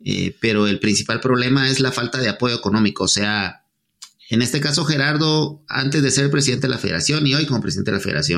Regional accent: Guatemala; creo que como guatemaltecos nuestra sociedad y nuestros grupos todavía no están listos

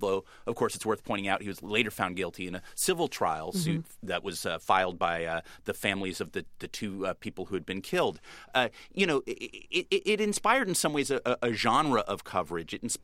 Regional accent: California, United States; I was a rookie reporter in North Carolina. I'm from Southern California.

